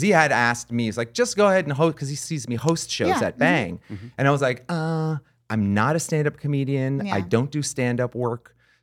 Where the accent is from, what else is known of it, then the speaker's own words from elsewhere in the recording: New Jersey, United States; the thing that unified us was we're both not from Los Angeles. I'm from New Jersey.